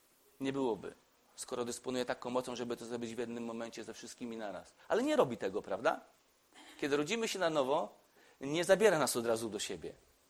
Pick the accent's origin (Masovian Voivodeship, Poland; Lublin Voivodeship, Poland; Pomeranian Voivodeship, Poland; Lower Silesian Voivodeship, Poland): Masovian Voivodeship, Poland; Radom; Jestem z okolic Radomia, więc mówię o swojej okolicy.